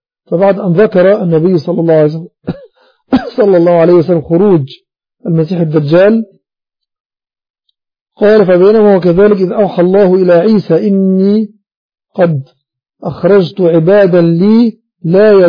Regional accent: Egypt; الآن إقامة العشاء عندنا في مصر، بارك الله فيه

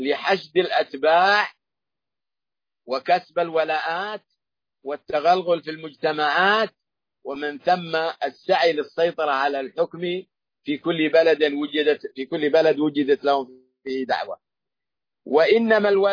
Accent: Saudi Arabia

